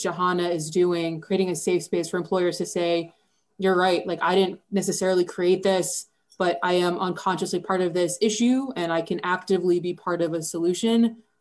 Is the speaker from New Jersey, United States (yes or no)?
yes; New Jersey, United States; A lot of it is, you know, I'm from New Jersey, so it's a lot about calling a spade, right?